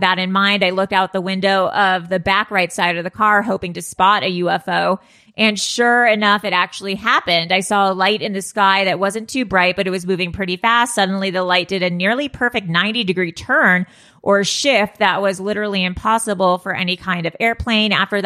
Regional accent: Malibu, California, United States; I grew up in Malibu.

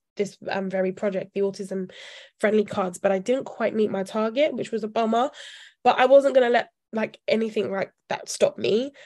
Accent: Nigeria; I'm Nigerian. I'm the firstborn Nigerian girl in a Nigerian household.

